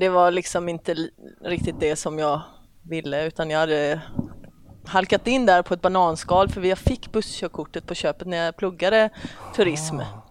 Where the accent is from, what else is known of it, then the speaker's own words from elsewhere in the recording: Oskarshamn, Kalmar County, Sweden; also born or lived in Helsingborg; now in Malmö, Sweden; Nej, jag är från Oskarshamn.